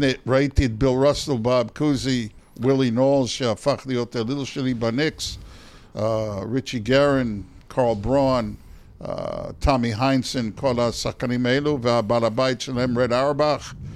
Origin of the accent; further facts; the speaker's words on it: New York, United States; now in Israel; ואני גדלתי בניו יורק